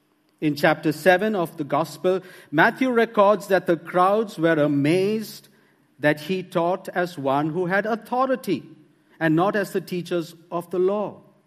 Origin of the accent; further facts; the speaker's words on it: India; I come from India.